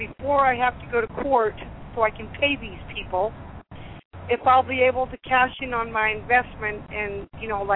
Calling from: Utah, United States

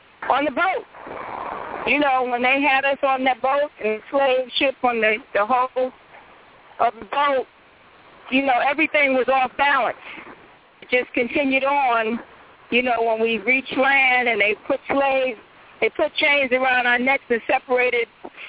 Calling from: Richmond, Virginia, United States; I'm calling from Richmond, and unfortunately some of the same things are happening here as far as the sex trafficking.

